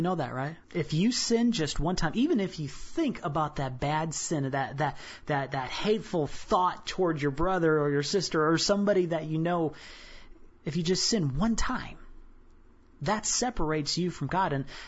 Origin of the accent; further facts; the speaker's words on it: Chicago, Illinois, United States; I grew up in Chicago.